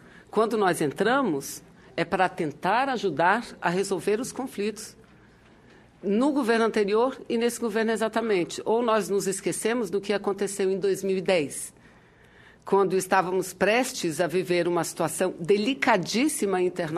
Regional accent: South Region, Brazil; born there; moved away; apesar de ter nascido lá no Sul. Eu fiz o caminho inverso. Eu saí do Sul e fui para o Norte. E de lá eu não saio

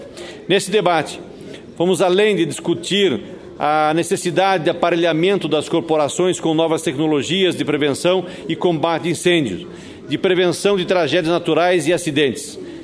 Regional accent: Rondônia, Brazil; como lá no meu estado de Rondônia

